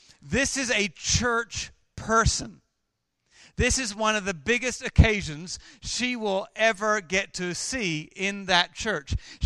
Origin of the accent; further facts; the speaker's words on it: United Kingdom; I'm British.